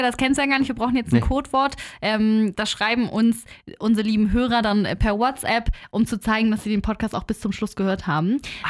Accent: Hamburg, Germany; born there; ich bin eigentlich gebürtige Hamburgerin

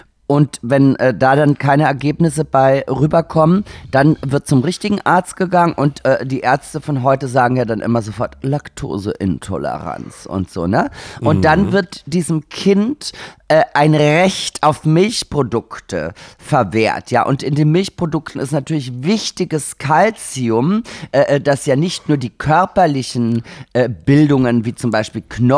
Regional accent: Austria; Bei uns in Österreich

